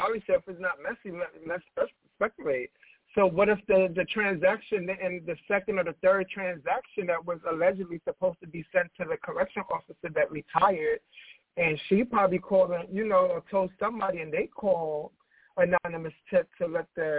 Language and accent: English; New York, United States; being that I'm a New Yorker … a New Yorker … a New Yorker